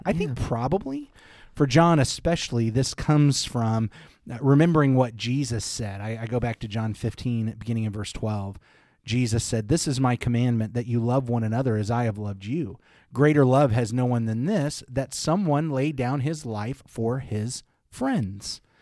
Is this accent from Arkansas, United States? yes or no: yes; Arkansas, United States; Because I'm from Arkansas.